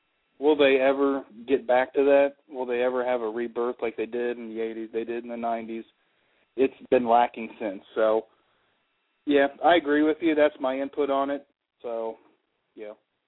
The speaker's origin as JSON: {"language": "English", "town": "Cleveland", "region": "Ohio", "country": "United States", "said": "I'm from Cleveland."}